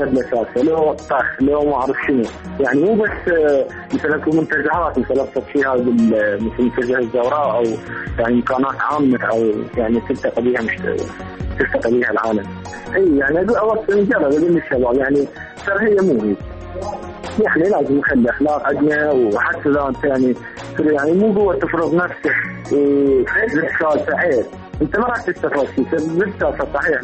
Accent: Baghdad, Baghdad Governorate, Iraq; من بغداد من الدارة

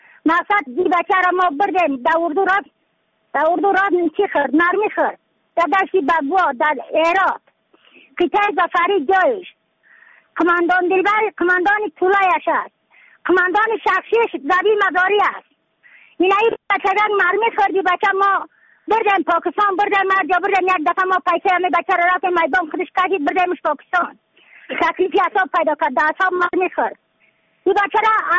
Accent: Badakhshan, Afghanistan; از بدخشان هستم، مرکز بدخشان، ولسوالی اتل پایان، قیره اینگ.

